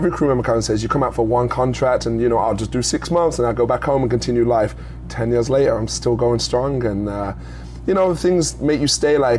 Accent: England, United Kingdom; moved away as an adult; I came out when I was 21. Mm-hmm. Always wanted to travel.

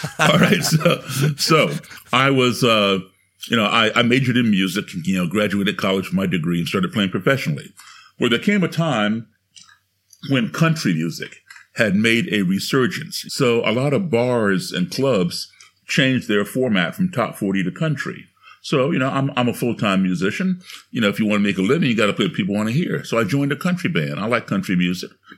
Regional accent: United States; So I grew up as an American embassy kid, traveling all over the world, starting at the age of three.

